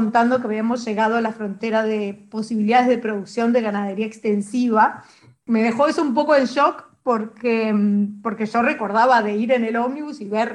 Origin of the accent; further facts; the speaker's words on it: Colonia del Sacramento, Colonia, Uruguay; yo soy del interior, yo nací en Colonia del Sacramento, y en ese momento, bueno, muchas veces viajaba de Colonia a Montevideo estaba instalada allá en Montevideo, pero sí que viajaba a ver a mi familia.